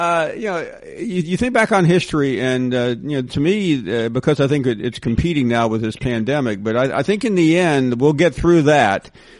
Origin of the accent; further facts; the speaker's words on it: the South, United States; I was the only non-New Yorker, including my older sister, and they literally made fun of me because I was from the South.